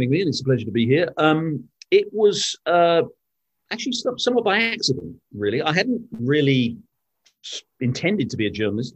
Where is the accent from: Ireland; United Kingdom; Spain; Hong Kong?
United Kingdom; accent: British; now in United States; I grew up in Britain, as you can tell from my accent. I've lived in the States for 25 years, but I grew up in Britain.